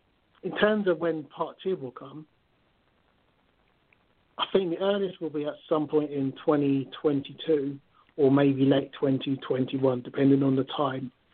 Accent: London, United Kingdom; Okay, so I was born in London. I'm from, my origin is Nigeria. And I grew up in East London, spent some time in Kent.

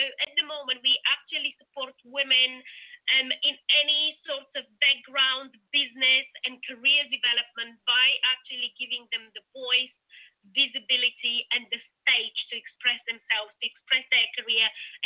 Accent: Bulgaria; English is a second language; now in London, United Kingdom; Originally, I come from Bulgaria. I've lived in London now for almost, geez, I can't believe it, like 15 years.

